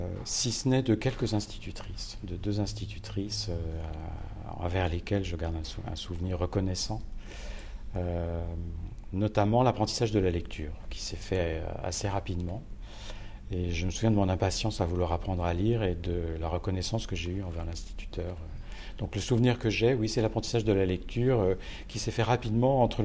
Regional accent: northern France, France; moi je suis un Français du nord de la France.

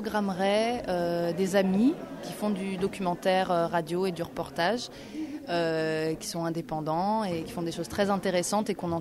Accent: Paris, Île-de-France, France; also born or lived in Brittany / Italy / Syria; Alors, je viens de Paris, un petit peu de Bretagne aussi, d'Italie et de Syrie un peu aussi.

